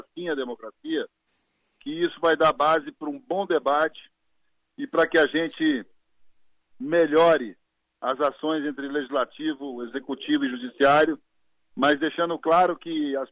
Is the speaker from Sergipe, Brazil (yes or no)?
yes; Sergipe, Brazil; born there; Nasci em Sergipe e sou tocantinense há 30 anos, como todos que puderam nascer de novo no Tocantins.